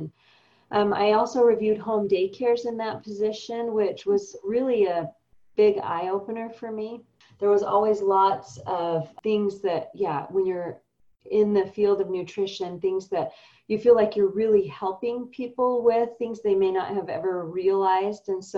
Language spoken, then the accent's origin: English; Idaho Falls, Idaho, United States; Yeah, I grew up in Idaho Falls and still live there this day, raising my family here.